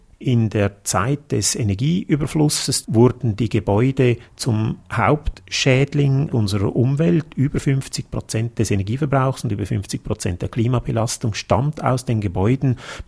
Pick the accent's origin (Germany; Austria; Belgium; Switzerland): Switzerland; Bei uns in der Schweiz sind das die Speicherkraftwerke